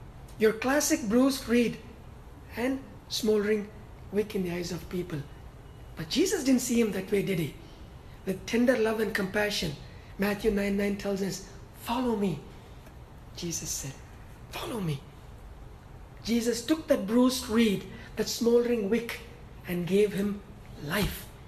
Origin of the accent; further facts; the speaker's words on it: India; growing up in India, I lost my father at an early age